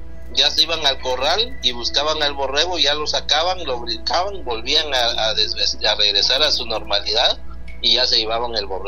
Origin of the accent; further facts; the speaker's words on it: Siltepec, Chiapas, Mexico; Yo soy del municipio de Siltepec, Chiapas.